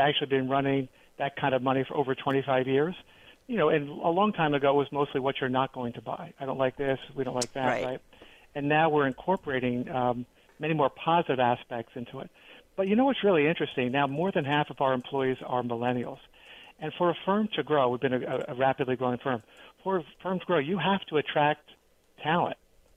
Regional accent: New York City, New York, United States; now in Raleigh, United States; Well, you know, I came from New York City, in which case I would have been in an apartment for the last 90 days.

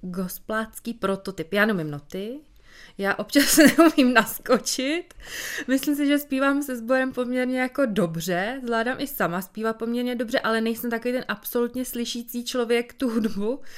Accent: South Bohemian Region, Czechia; když jsem se vracela z Prahy zpátky sem na jih Čech, odkud pocházím

